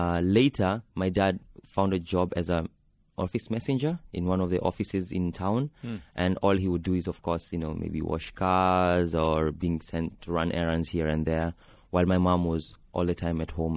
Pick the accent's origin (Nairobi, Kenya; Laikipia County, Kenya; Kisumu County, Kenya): Nairobi, Kenya; I was born and brought up in Mathare slums. It's one of the largest slums in the country, probably the second largest in Kenya after Kibera